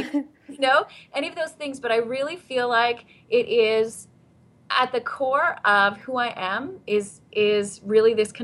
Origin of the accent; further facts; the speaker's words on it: North Bay, Ontario, Canada; So I grew up in North Bay, Ontario. We skied and canoed.